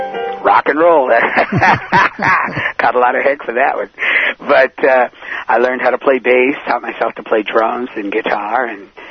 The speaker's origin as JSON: {"language": "English", "town": "Claxton", "region": "Georgia", "country": "United States", "tie": "born or raised there", "also_born_or_lived": "Savannah", "said": "I was born in Savannah, Georgia. The first 5 years I lived in actually a little town called Claxton, right next to a place called Manassas, which was so small, one side of the science is entering, the other side of the science is leaving."}